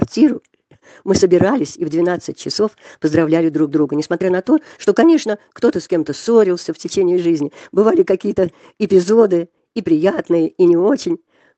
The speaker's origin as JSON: {"language": "Russian", "region": "Moscow", "country": "Russia", "tie": "born there", "said": "Я родилась в Москве, на площади Пушкина, в огромной коммунальной квартире, населенной самыми разными семьями."}